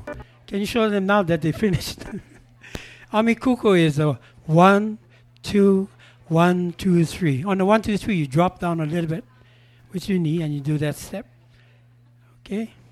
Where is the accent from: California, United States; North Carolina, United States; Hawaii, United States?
Hawaii, United States; Because we're from the Big Island of Hawaii.